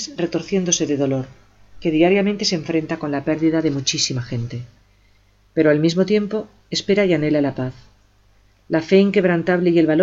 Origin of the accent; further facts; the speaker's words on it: United States; soy norteamericana y mi gobierno dio el dinero para el equipo duradero que tienen